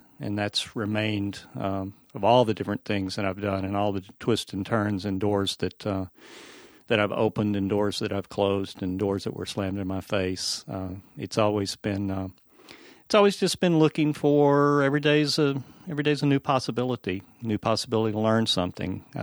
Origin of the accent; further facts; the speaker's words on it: Birmingham, Alabama, United States; moved away as an adult; I was born in Birmingham, Alabama. Grew up in the 50s and 60s during the height of the civil rights movement